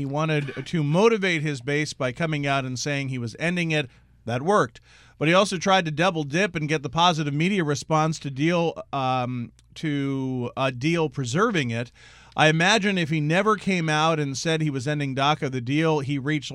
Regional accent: Philadelphia, Pennsylvania, United States; my team, the Philadelphia Phillies, growing up in Philadelphia

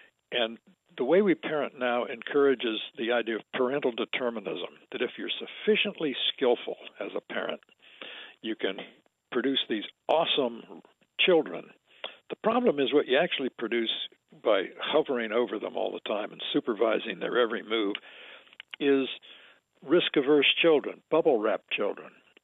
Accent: Champaign, Illinois, United States; Growing up in Champaign, I grew up midway between Chicago and St. Louis.

